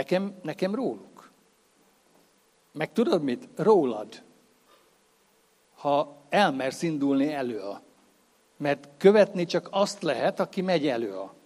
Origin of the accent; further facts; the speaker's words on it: Nyíregyháza, Szabolcs-Szatmár-Bereg, Hungary; also born or lived in Tiszalök; én nyíregyházi gyerek vagyok, Tiszalökön születtem, de nyíregyházi. Ha az előbb azt mondtam, hogy tiszalöki paraszgyerek vagyok, akkor most azt mondom, hogy nyíregyházi paraszgyerek vagyok.